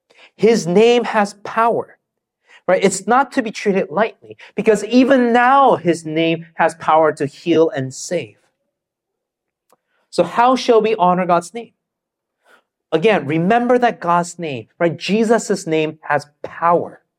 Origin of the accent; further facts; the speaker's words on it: Canada; When I was growing up in Canada, one of the concepts that I just couldn't understand was this whole crossing of fingers, right?